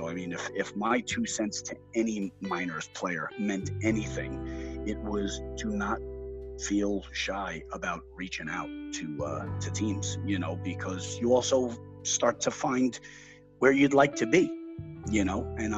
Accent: Staten Island, New York, United States; also born or lived in Brooklyn; I was born in Brooklyn and then spent the majority of my life in Staten Island, a small borough outside of the city for people who aren't familiar with New York.

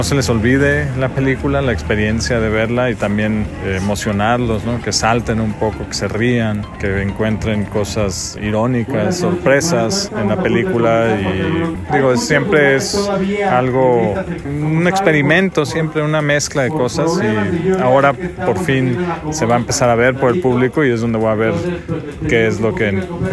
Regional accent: Mexico; también como mexicano estar ahí representando

